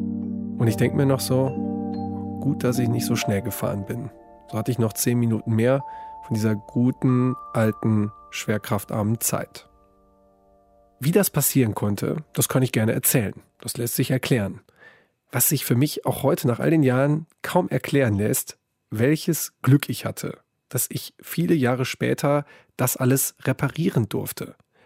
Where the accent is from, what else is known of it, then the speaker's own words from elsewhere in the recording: Wesel, North Rhine-Westphalia, Germany; Ich komme aus Wesel, am Niederrhein.